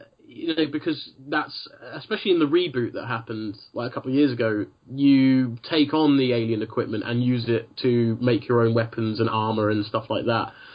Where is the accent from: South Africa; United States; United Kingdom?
United Kingdom; Because we're British, aren't we?